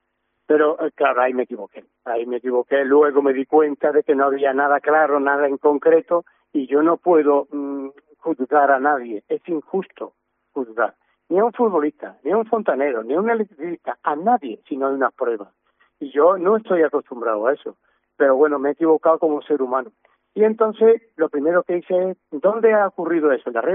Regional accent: Cádiz, Andalusia, Spain; Yo nací en Cádiz, soy de Cádiz, yo me crié en Cádiz. Yo estuve yendo en toda mi vida desde los 10, 12 años hasta los 18 años al mercado central, a la fruta.

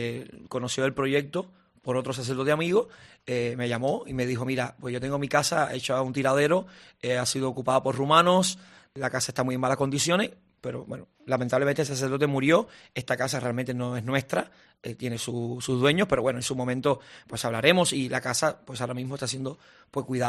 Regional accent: Cuba; moved away; para nadie es un secreto que todos los cubanos cuando salimos de Cuba salimos con un daño antropológico, un daño humano.

